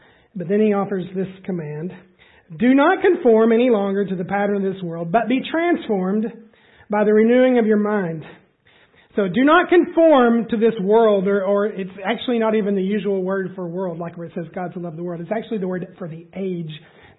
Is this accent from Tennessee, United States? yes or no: yes; Tennessee, United States; I come from East Tennessee, lots of kind of independent fundamental churches there, generations of those